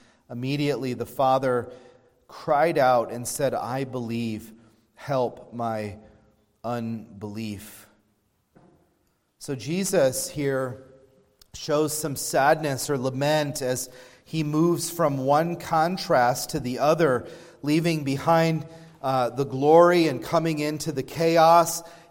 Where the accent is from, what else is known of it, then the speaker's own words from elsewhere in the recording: Pennsylvania, United States; You know, I grew up in Northwest Pennsylvania. There was an Amish community that wasn't too far from where I lived.